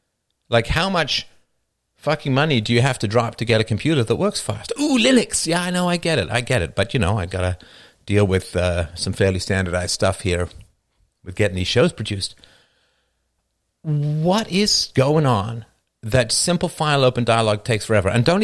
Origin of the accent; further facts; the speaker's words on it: United Kingdom; because I'm British